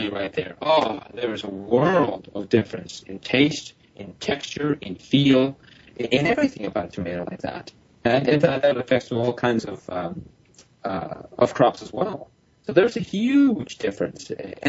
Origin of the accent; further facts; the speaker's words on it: Colombia; When we grew up in this country, I'm from Colombia. As I started growing up in this country